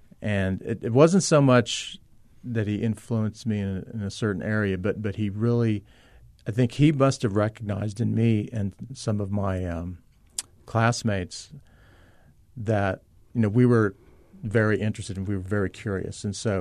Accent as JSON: {"language": "English", "town": "Del Rio", "region": "Texas", "country": "United States", "tie": "born or raised there", "said": "So I grew up in Del Rio on the border, and my high school colleagues, the popular ones, would go across the border and, to have fun and drink."}